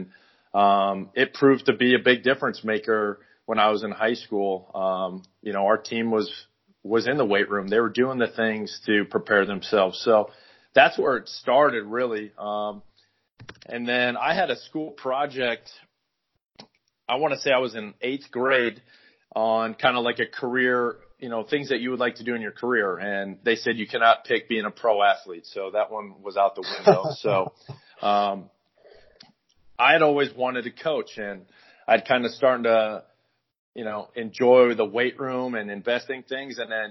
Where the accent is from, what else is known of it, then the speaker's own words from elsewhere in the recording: Iowa, United States; I grew up in Northwest Iowa and spent a lot of time on the lakes and stuff, being outdoors.